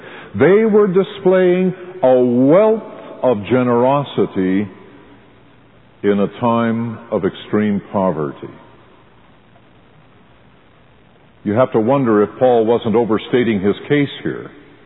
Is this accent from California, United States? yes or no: yes; Santa Barbara, California, United States; I did not file a request in triplicate to make Santa Barbara my hometown. Can you imagine a better place to be born in this world than Santa Barbara?